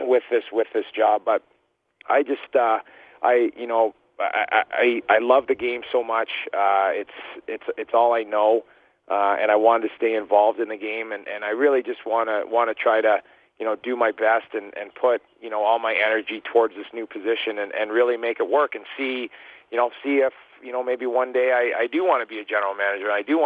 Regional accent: Canada; being a Canadian and a proud Canadian

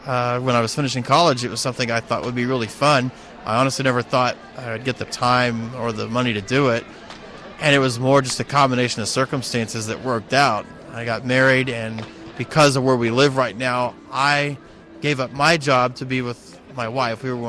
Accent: Texas, United States; moved away as an adult; now in Wyoming, United States; Wyoming is home now, although I lived in Texas all my life until last spring. I'm 39 now, so basically I'm a Texan at heart, even though I now currently call Wyoming home with my wife.

